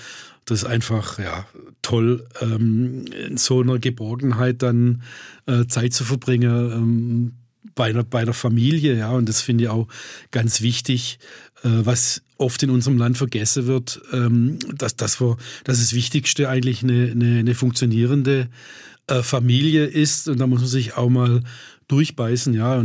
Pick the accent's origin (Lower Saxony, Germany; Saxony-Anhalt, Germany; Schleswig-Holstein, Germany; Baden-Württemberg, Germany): Baden-Württemberg, Germany; Also wird es schwierig, überhaupt mal eine gute Brezel zu finden, wie man sie eben als Schwabe mag, ja, knusprig.